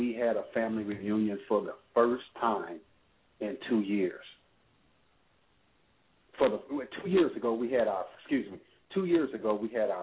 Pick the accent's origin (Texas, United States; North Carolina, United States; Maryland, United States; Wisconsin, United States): Wisconsin, United States; Racine; born there; I was born in Racine, Wisconsin.